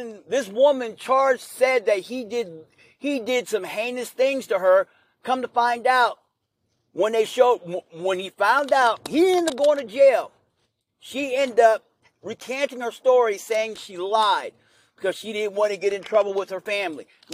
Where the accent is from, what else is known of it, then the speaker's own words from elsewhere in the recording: Kansas City, United States; I love Kansas City Chiefs because I'm from Kansas City.